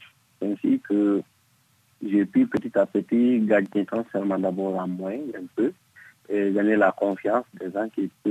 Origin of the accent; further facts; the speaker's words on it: Guinea; je voyais que trouver le marché d'emploi n'était pas chose aisée chez nous, en Guinée.